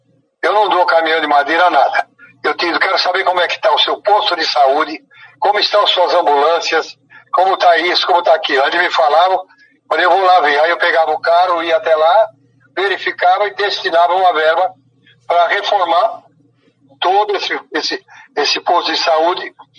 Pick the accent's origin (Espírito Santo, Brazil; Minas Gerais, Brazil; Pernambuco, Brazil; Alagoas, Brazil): Minas Gerais, Brazil; Montes Claros; Eu sou de Montes Claros, então vou te contar.